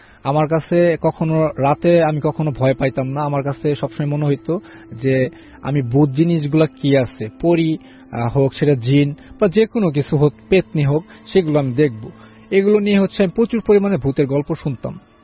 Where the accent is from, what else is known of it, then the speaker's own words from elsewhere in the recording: Sherpur, Mymensingh Division, Bangladesh; আমি শেরপুর জেলা থেকে এসেছি।